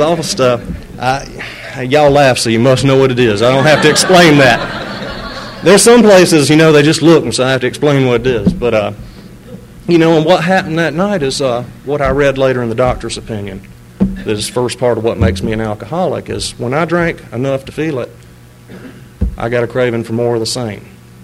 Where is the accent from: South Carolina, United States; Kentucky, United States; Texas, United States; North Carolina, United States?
South Carolina, United States; Spartanburg; also born or lived in Pascagoula, Mississippi; I was born in Pascagoula, Mississippi, and shortly thereafter, my family moved to South Carolina by the time I was about three. So I've been in South Carolina basically my whole life, except in and out with school, and in Spartanburg most of that time.